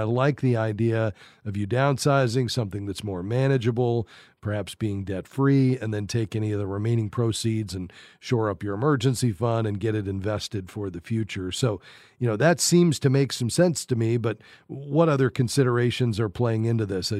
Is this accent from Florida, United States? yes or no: yes; Fort Lauderdale, Florida, United States; To Wes in Fort Lauderdale, my hometown.